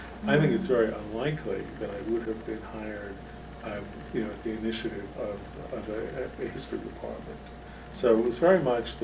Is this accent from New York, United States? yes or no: yes; New York City, New York, United States; I grew up in New York City in the late 60s, early 70s.